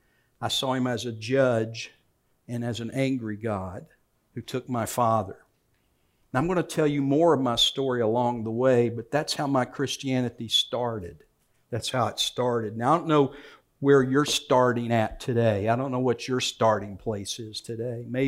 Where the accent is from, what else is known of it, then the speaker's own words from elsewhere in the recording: Virginia, United States; It was a bigger church than we'd ever gone to when I was growing up in Virginia.